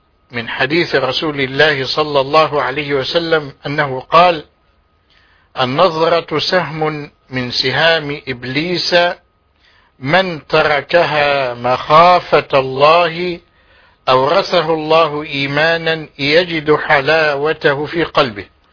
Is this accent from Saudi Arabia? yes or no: no; Egypt; في بلدنا مصر